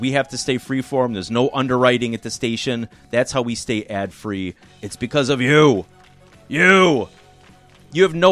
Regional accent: Iowa, United States; I am from Iowa. Thank you, Jeff.

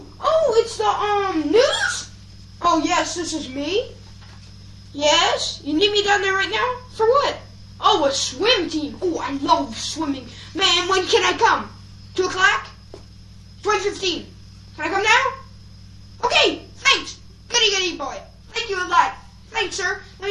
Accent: Paris, Île-de-France, France

